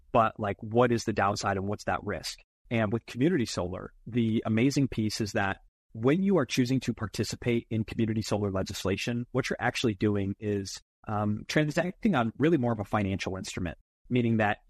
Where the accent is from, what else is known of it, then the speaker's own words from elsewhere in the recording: New York, United States; my sister's a charge nurse at a major hospital in my hometown in central New York, down in the ER.